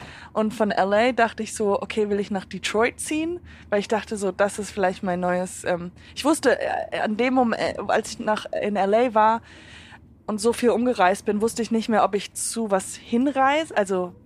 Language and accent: German; Hamburg, Germany; born there; also born or lived in Fürth / Portugal / Koblenz / Santa Fe, United States; Ich bin in Hamburg geboren, dann nach Fürth, dann sind wir nach, haben wir in Portugal gelebt, für einfach nur ein Jahr, keine Ahnung warum. Dann wieder zurück nach, in der Nähe von Koblenz. Dann nach Santa Fe, New Mexico, also Amerika.